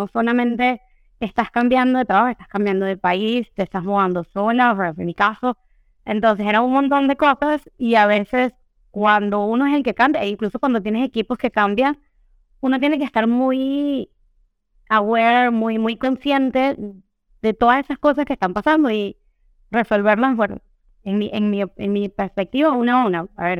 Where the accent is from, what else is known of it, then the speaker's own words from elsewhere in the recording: Venezuela; moved away as an adult; also born or lived in Colombia; now in Mexico; decidí mudarme definitivamente a México, porque yo soy venezolana